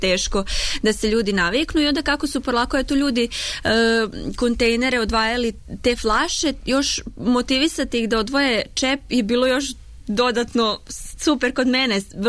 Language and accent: Serbian; Bački Monoštor, Vojvodina, Serbia; pošto sam ja rodom iz Bačkog Monoštora, to je kod Sombora.